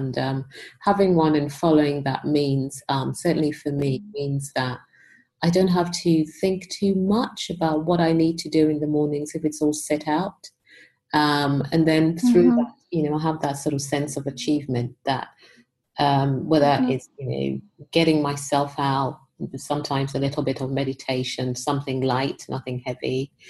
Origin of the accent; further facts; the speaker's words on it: Ghana; born there; I was born in Ghana, and Ghana produces quite a lot of cocoa globally.